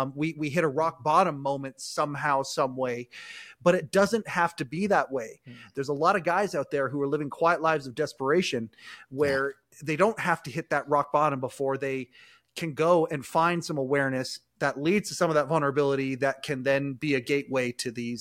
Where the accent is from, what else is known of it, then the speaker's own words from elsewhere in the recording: Western Canada, Canada; born and raised in Western Canada